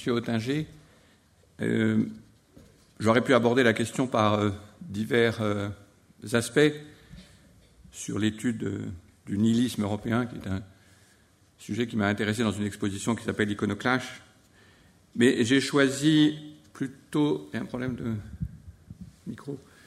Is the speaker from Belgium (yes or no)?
no; Beaune, Bourgogne-Franche-Comté, France; born there; je suis né à Beaune